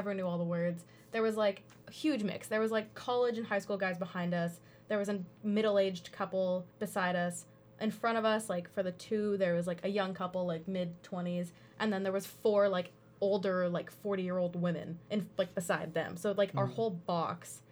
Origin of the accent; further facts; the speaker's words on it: Toronto, Ontario, Canada; because I'm from Toronto